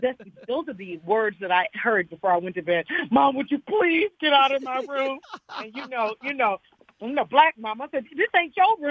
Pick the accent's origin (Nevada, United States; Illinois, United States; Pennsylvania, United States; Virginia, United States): Pennsylvania, United States; Chester; You know I'm from Chester, PA.